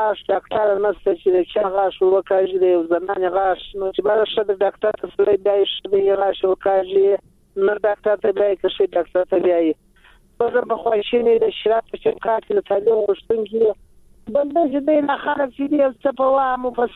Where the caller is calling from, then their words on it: Uruzgan, Afghanistan; روزګان د ولایت